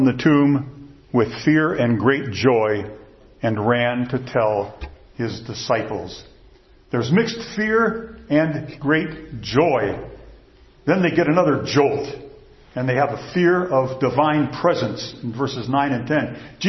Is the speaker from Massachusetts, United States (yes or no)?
no; Michigan, United States; Most of you know that I came from the North Country, where they have 11 months of winter and 1 month of bad snow in Michigan.